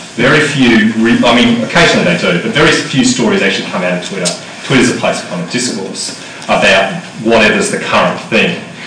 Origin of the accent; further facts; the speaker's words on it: Queensland, Australia; I mean, like I'm from Queensland, you know, with straight shooters.